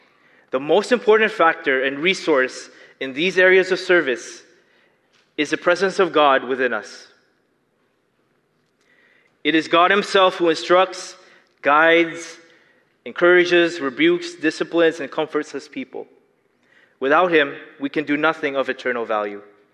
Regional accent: Philippines; I'm Filipino. That means I have a quirky accent and I'm part of a visible minority.

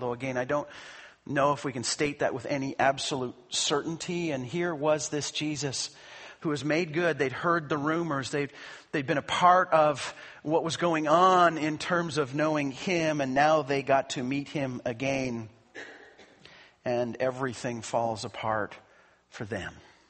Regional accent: Calgary, Alberta, Canada; because he was from Calgary. I was amazed. My hometown, a hero from my hometown.

